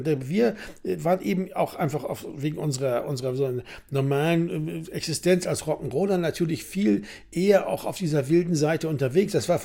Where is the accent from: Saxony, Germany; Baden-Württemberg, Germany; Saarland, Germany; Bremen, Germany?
Bremen, Germany; möchte ich mal als Bremer sagen